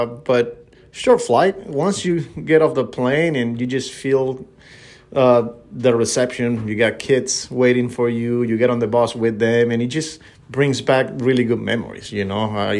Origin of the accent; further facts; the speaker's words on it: Maracaibo, Zulia, Venezuela; I just didn't know they were from my hometown, you know. I wasn't sure, you know. People were telling me, well, they're from Maracaibo.